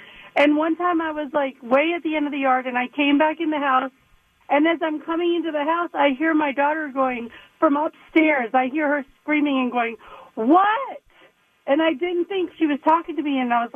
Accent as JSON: {"language": "English", "region": "Virginia", "country": "United States", "said": "we're from Virginia, and we had like a third of an acre that our house was on."}